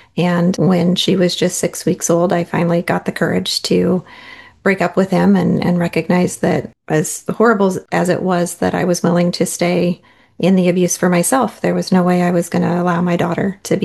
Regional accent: Oregon, United States; I was born and raised down in Southern Oregon. I grew up kind of bopping between Medford, Ashland, Jacksonville, Klamath Falls.

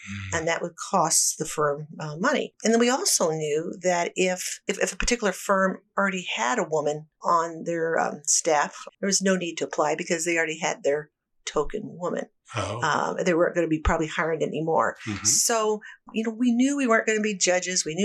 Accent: Hannibal, Missouri, United States; I practiced law in my hometown of Hannibal for about a dozen years

